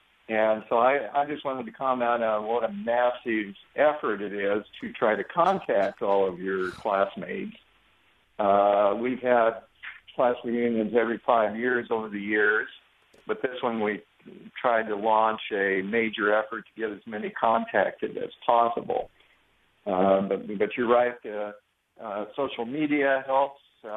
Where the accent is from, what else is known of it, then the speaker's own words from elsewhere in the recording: Albia, Iowa, United States; Actually, I live in Ankeny, but I grew up in Albia.